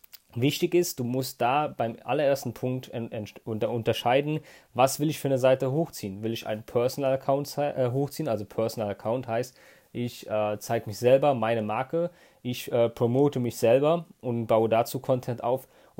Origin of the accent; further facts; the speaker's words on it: Rhineland-Palatinate, Germany; Ich komme aus der Gegend hier von Koblenz und Bonn, zwischen Koblenz und Bonn, einem kleinen idyllischen Ort hier in der Eifel.